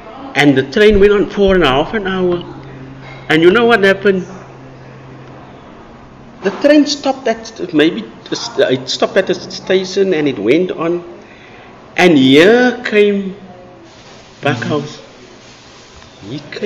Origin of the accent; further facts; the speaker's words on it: South Africa; I told him, I'm from South Africa and I really don't know what to do now.